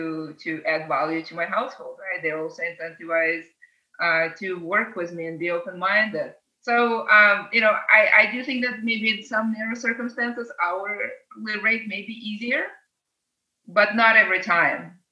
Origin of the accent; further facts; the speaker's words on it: San Francisco, California, United States; And I grew up in San Francisco. I know San Francisco very well. I immigrated when I was 13.